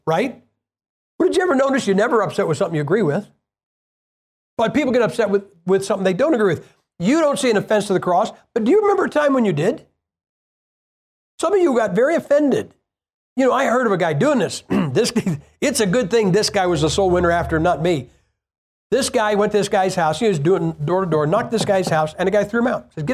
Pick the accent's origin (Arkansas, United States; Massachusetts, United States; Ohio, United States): Ohio, United States; Massillon; the oldest football rivalry in history is my hometown, Masson Tigers, and the Canton McKinley Bulldogs, 8 miles away. Masson, where I am from, is where football started.